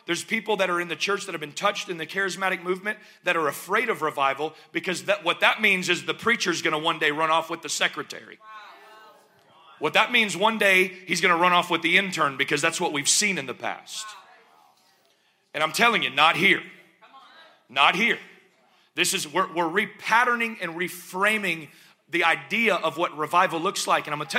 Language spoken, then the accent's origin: English; United States; now in Canada; if that sounded not Canadian, just forgive me. I am still American.